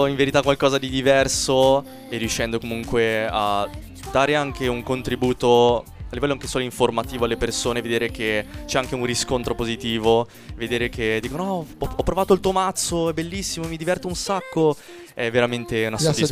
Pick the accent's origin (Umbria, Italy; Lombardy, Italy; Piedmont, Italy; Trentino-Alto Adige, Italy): Lombardy, Italy; Milan; Sì, sono nato e cresciuto a Milano.